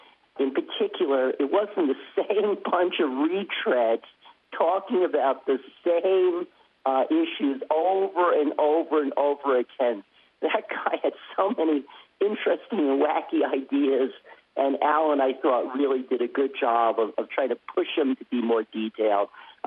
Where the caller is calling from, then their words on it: Ithaca, New York, United States; I'm calling from Ithaca, New York.